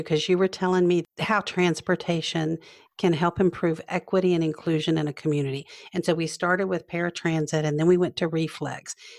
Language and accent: English; Greenville, South Carolina, United States; I know that the Midlands in Columbia has some of the same challenges that we have in my hometown of Greenville and Nicole's home of Greenville